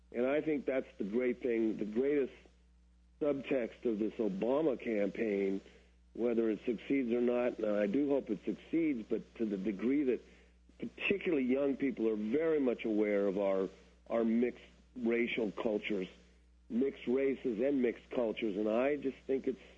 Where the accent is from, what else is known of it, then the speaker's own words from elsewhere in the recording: Los Angeles, California, United States; it is what I grew up in Los Angeles in particular, being one of the most racist places on earth